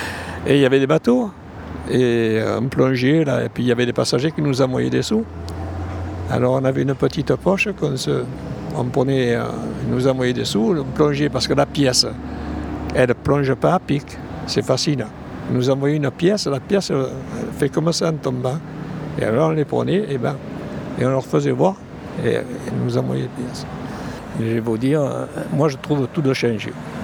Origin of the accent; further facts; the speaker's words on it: Marseille, Provence-Alpes-Côte d'Azur, France; Et mes grands-parents maternels étaient tous corses. Mais moi, je suis marseillais et français. Français, particulièrement.